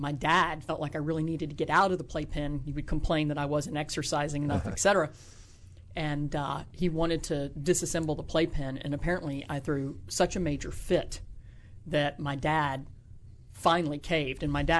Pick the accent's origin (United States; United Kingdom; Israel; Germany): United States; Texas; born or raised there